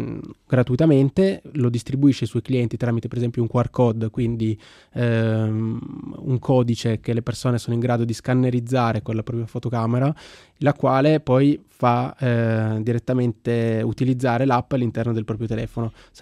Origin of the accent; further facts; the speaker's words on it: Turin, Piedmont, Italy; Io sono di Torino